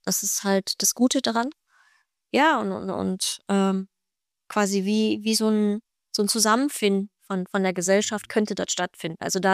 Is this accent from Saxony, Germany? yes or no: yes; Saxony, Germany; Ich würde schon sagen, Sachsen ist meine Heimat.